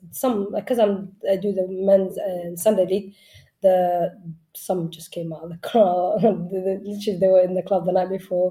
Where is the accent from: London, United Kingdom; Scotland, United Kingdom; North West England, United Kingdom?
London, United Kingdom; Brent; I'm from Brent, so it's just, I love the fact that he made it happen.